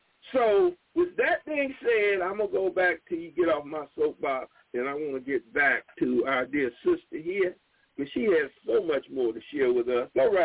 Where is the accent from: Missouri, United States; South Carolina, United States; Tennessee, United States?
South Carolina, United States; We also have, in my home state of South Carolina, a corporation by the name of Albemarle Corporation.